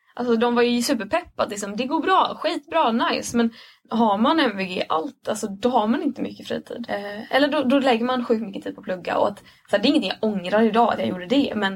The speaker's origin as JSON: {"language": "Swedish", "town": "Jökskulla", "country": "Sweden", "tie": "born or raised there", "said": "jag är ju sommarställe i Jökskulla. Och man bara, ja, där är jag uppvuxen."}